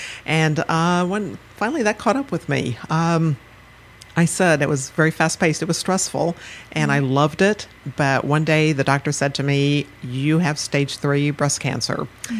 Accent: Midwest, United States; I grew up in the Midwest.

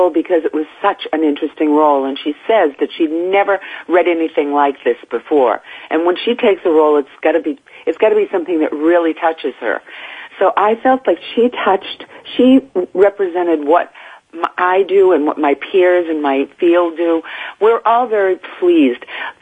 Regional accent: Boston, Massachusetts, United States; accent: Boston; I read her script to her with my Boston accent

